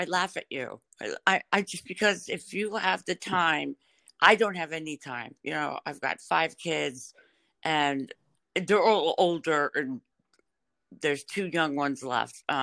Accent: New York, United States; We were thrilled because we're all from New York and stuff.

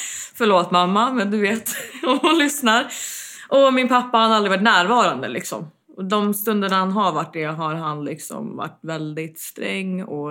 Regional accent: United States; moved away as an adult; now in Sweden; jag är född i Sverige. Jag har växt upp en stor del av mitt liv i USA. Men jag kom till Sverige 2013

